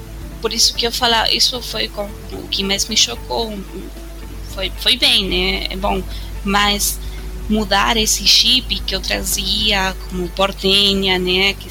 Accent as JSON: {"language": "Portuguese", "country": "Argentina", "second_language": "Portuguese", "said": "que não, sou argentina, que não tenho família, nem brasileira, que não tenho família portuguesa."}